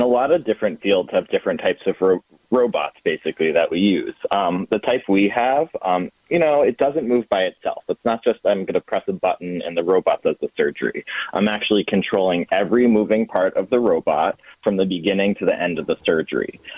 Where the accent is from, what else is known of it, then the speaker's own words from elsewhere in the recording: Massachusetts, United States; I was born and raised in Mass. You know, I grew up on the North Shore.